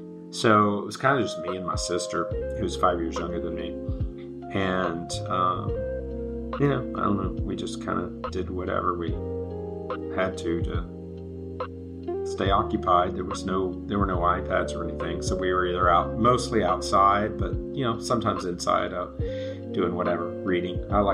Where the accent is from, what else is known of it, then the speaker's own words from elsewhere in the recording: Houston, Texas, United States; I grew up in Houston in sort of the Garden Oaks area. It was, sort of typical 70s suburb area, latchkey kid sort of thing.